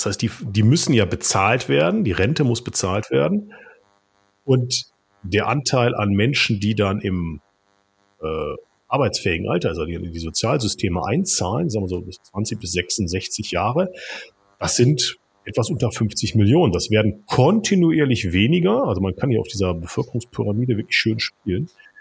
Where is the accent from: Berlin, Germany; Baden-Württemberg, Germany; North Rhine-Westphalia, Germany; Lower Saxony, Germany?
North Rhine-Westphalia, Germany; ich komme ja aus dem Ruhrgebiet